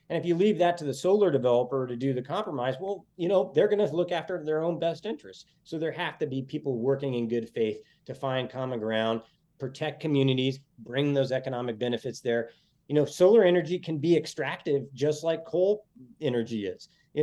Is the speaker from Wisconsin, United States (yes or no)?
no; Scottsbluff, Nebraska, United States; or my hometown of Scottsbluff, Nebraska